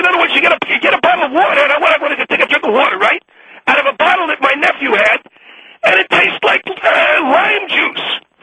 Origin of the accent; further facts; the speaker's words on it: Brooklyn, New York, United States; And when I grew up in Brooklyn, which I grew up in Woodbridge, Brooklyn, which is a ghetto now.